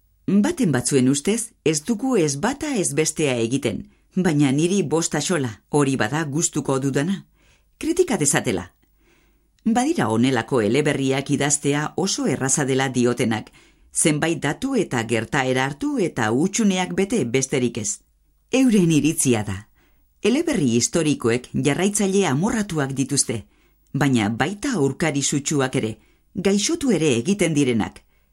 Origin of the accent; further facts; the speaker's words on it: Vitoria-Gasteiz, Basque Country, Spain; Gasteiztarra naiz